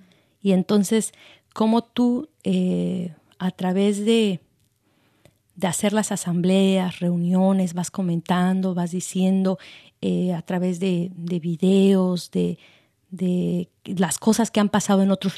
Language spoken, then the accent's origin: Spanish; Mexico; tenemos derecho a ser mexicanos, tenemos derecho a la vida como mexicanos